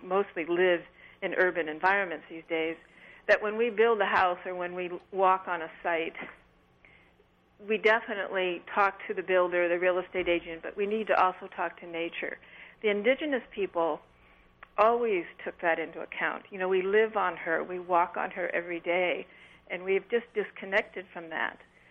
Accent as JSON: {"language": "English", "region": "California", "country": "United States", "tie": "born or raised there", "said": "I mean, I grew up in a strong urban environment. I grew up in the Bay Area. We lived right in the middle of things."}